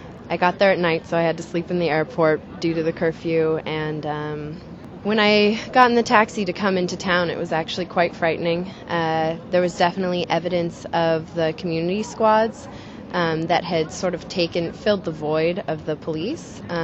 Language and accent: English; United States; It was interesting being an American citizen there.